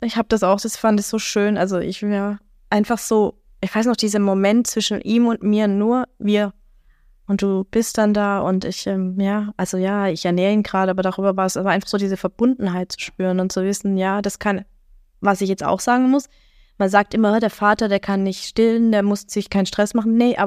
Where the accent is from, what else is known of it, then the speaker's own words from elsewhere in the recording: Stuttgart, Baden-Württemberg, Germany; ich komme ja aus Stuttgart